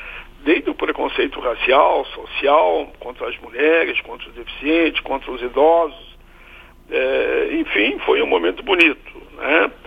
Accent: Rio Grande do Sul, Brazil; Na minha fala eu disse que eu sou do Brasil, sou do sul do Brasil, do Pampa Gaúcho

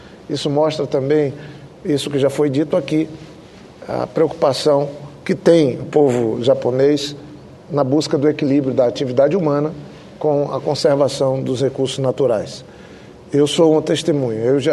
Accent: Acre, Brazil; Eu sou do Acre.

